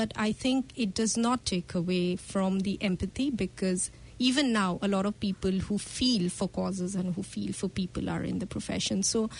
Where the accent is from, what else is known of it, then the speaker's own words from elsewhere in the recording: Assam, India; now in New Zealand; in New Zealand, I'm an Indian. In India, I'm an Assamese.